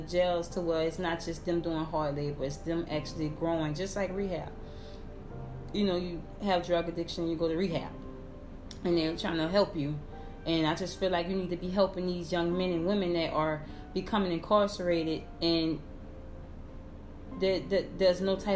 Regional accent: New Orleans, Louisiana, United States; I'm from New Orleans, from the west side of New Orleans, and I've been through Katrina, Hurricane Katrina, and devastating.

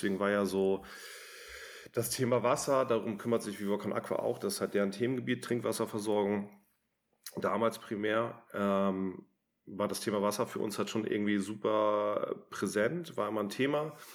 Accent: Hamburg, Germany; so leicht maritim angehaucht, so als Hamburger irgendwie

